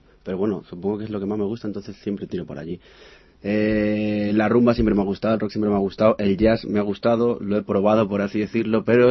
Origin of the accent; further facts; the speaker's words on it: Madrid, Community of Madrid, Spain; also born or lived in Salamanca; Me siento muy madrileño, a la par que salmantino, a partes iguales. No sabría decirte qué nacionalidad, por así decir, me siento más, pero si no, madrileño salmantino.